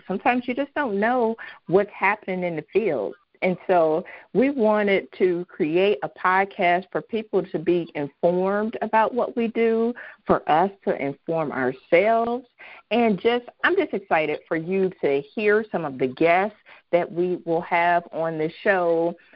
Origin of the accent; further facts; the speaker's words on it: Cincinnati, Ohio, United States; I am from Cincinnati, Ohio.